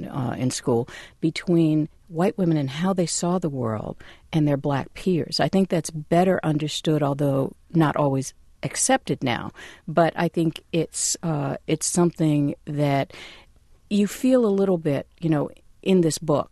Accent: New Haven, Connecticut, United States; Well, I grew up in Connecticut in a little town called New Haven.

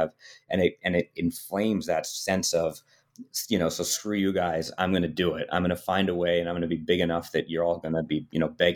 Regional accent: United States; exalted as a foreigner, as an American

